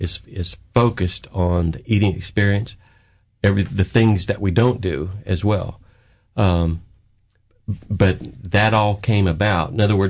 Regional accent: Indiana, United States; also born or lived in Arkansas; I grew up in the Midwest in Indiana. Mm-hmm. I went out and ran a ranch out in northern Arkansas.

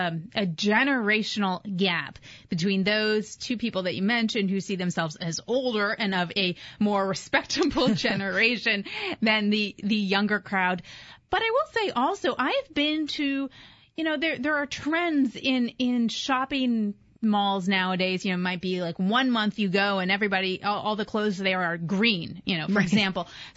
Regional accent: Washington, District of Columbia, United States; growing up in Washington, you know, I remember the people on the metro, the power suits and the sneakers.

